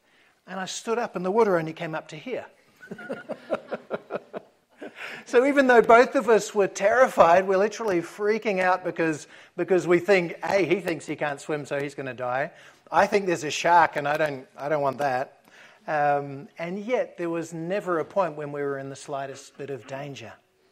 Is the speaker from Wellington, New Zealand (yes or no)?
yes; Wellington, New Zealand; I grew up in Windy Wellington, and I was out in a boat in 40 knots when I was still in primary school.